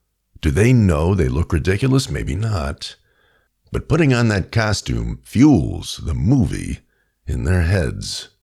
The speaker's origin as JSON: {"language": "English", "town": "Queens", "region": "New York", "country": "United States", "tie": "born or raised there", "said": "She was born in my hometown, Queens, New York."}